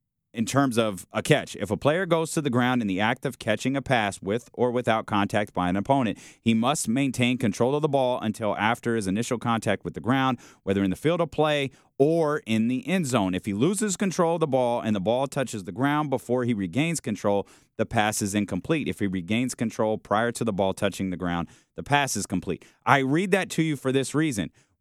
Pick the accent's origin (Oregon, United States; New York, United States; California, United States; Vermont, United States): California, United States; Oakland; I'm really from Oakland, though.